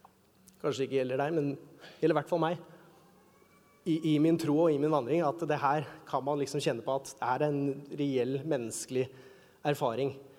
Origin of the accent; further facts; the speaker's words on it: Skedsmokorset, Akershus, Norway; jeg kom fra Skedsmokorset, så jeg sier